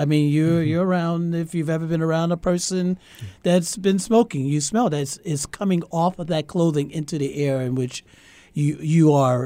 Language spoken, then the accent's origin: English; New York, United States; now in Minnesota, United States; I'm from New York. I can remember the van in Harlem, New York City. Some of my friends here in Minnesota said they remember it